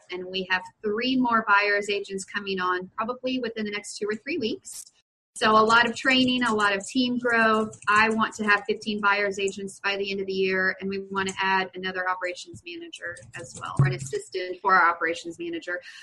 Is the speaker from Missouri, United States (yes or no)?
yes; Springfield, Missouri, United States; So like Joe said … I'm from Springfield, Missouri.